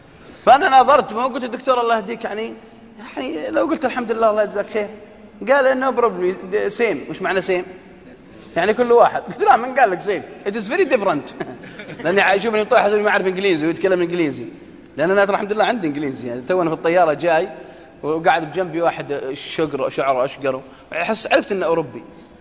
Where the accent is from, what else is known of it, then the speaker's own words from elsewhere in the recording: Saudi Arabia; وهذه عندنا في السعودية